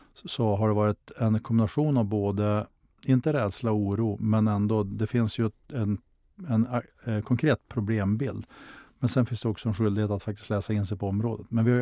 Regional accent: Skellefteå, Västerbotten County, Sweden; sen stadsdelen där jag växte upp i Skellefteå

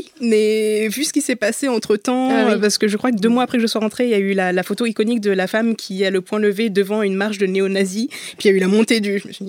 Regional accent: France; je suis française, ok.

